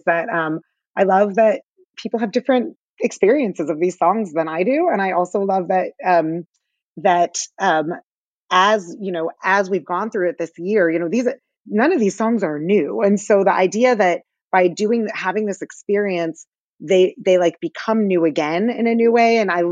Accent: Chicago, Illinois, United States; Like I went to school in Ann Arbor and like I'm from Chicago and all of that.

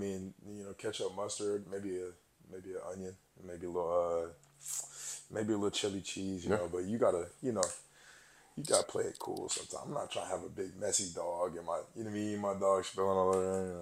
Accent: Suwanee, Georgia, United States; born there; I was born in Swanee.

